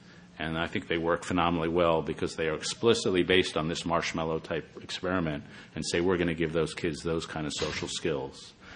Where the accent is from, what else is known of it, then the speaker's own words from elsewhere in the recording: Radnor, Pennsylvania, United States; What I grew up with in Radnor is what she calls concerted cultivation, where the kids are driven around and prepared for adulthood.